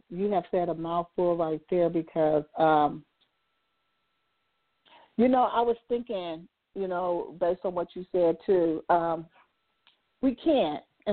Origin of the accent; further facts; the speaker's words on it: Compton, California, United States; And, you know, I grew up in Compton. And I remember that neighborhood, you know.